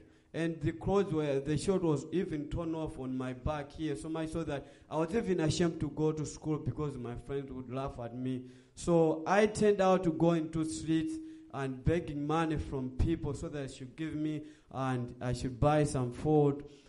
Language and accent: English; Malawi; I'm originally from Malawi, and I grew up in a family of four, my mom, my dad, and my two sisters and a brother.